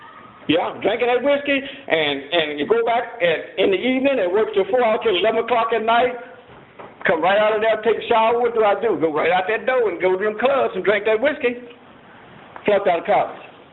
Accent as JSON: {"language": "English", "region": "the South", "country": "United States", "tie": "born or raised there", "said": "I was raised in the South, and that was plenty racism."}